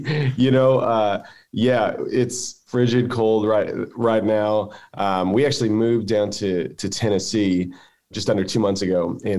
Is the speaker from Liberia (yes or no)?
no; Canada; Yeah. I mean, I'm Canadian